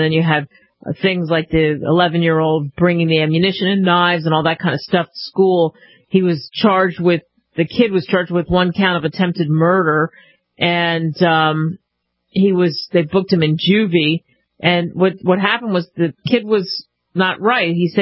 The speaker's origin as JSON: {"language": "English", "region": "New Jersey", "country": "United States", "said": "I like Wawa coffee, too, just so you know, because I am from New Jersey as well."}